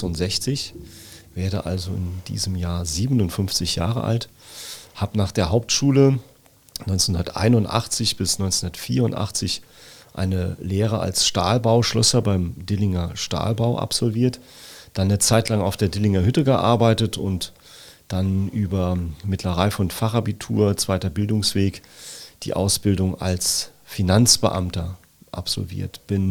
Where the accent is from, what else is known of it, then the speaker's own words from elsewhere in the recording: Siersburg, Saarland, Germany; im Gemeinderat meiner Heimatgemeinde Rehlingen-Siersburg und 27 Jahre immer stolz und gern Ortsvorsteher meines Heimatortes in Siersburg.